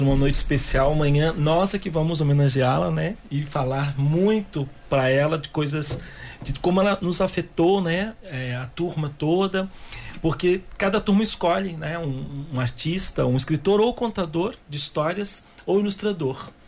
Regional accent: Londrina, Paraná, Brazil; da nossa cidade, de Londrina, né? Eu tô me colocando como londrinense, né?

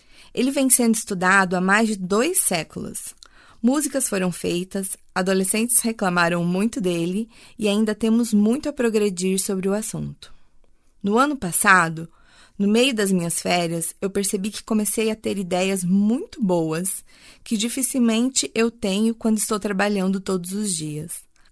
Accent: Londrina, Paraná, Brazil; Sou londrinense de coração. Aqui eu cheguei criança e me tornei adulta.

